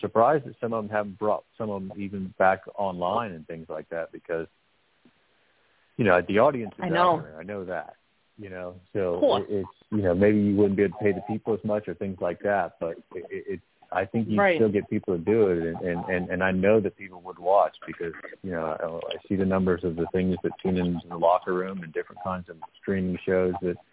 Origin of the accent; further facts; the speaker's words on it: Florida, United States; because I grew up in Florida, so I know exactly what the marshes and the swamps look like